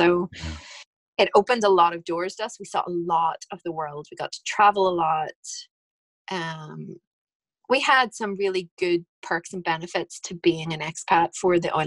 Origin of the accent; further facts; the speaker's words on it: Houston, Texas, United States; moved away as an adult; now in Northern Ireland; Houston will always be my home. I feel like I did all of my growing up in Houston.